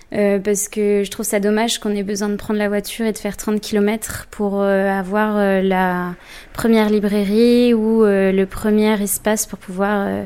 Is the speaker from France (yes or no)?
yes; Pontfarcy, Normandy, France; Je suis née en Normandie, j'ai grandi à Pontfarcy et j'ai été à l'école à Tessy également